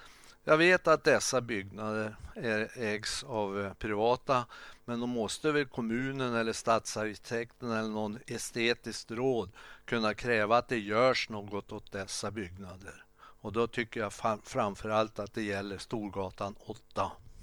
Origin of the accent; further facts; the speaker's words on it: Örnsköldsvik, Västernorrland County, Sweden; När det gäller min hemstad, Örnsköldsvik, så måste jag faktiskt få gnälla lite grann. Eftersom jag bor mitt i stan, nära torget